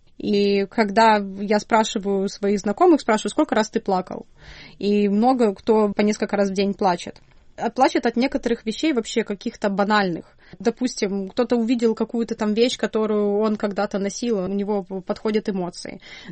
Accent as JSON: {"language": "Russian", "country": "Ukraine", "tie": "born there", "said": "и я горда тем, что я родилась в Украине."}